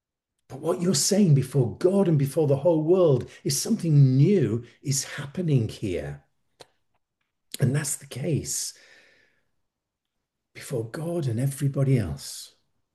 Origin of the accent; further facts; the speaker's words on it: Warrington, North West England, United Kingdom; I used to live in, I was brought up in Warrington, which is right next to North Wales.